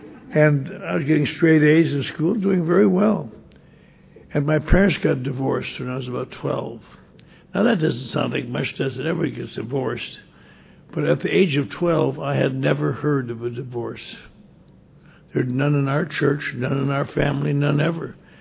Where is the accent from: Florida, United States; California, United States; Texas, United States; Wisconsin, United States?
Wisconsin, United States; But I grew up in Wisconsin, and I was a bright little boy raised in a good church, the Norwegian Lutheran Church, very strict, very firm.